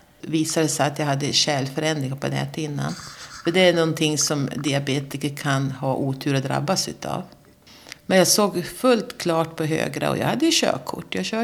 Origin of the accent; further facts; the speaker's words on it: Alfta, Gävleborg County, Sweden; also born or lived in Bollnäs; now in Sundsvall, Sweden; Jag är 62 år. Jag bor i Sundsvall på Ludvigsbergsvägen. Jag är född på Bollnäs BB i Hälsingland. Uppvuxen i Alfta, en liten by utanför.